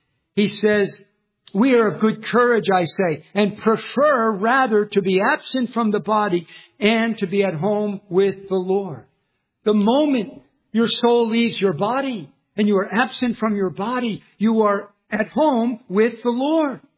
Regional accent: New Jersey, United States; I can say that because I'm from New Jersey.

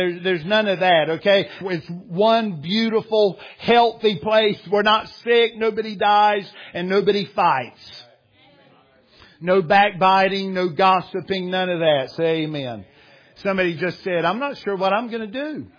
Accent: United States; I am an American. I do live in this country. I pay taxes.

